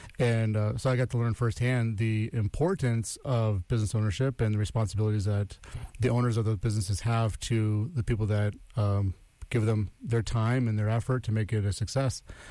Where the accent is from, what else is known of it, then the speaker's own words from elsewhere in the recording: Prescott, Arizona, United States; I grew up in Prescott, Arizona.